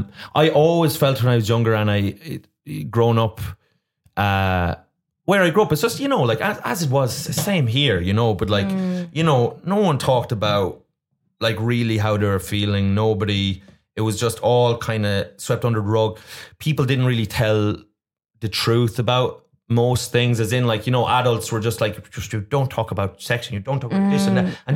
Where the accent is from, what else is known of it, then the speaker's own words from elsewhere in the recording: Ireland; moved away; You can just move to America because we could get a visa being Irish at the time for a year.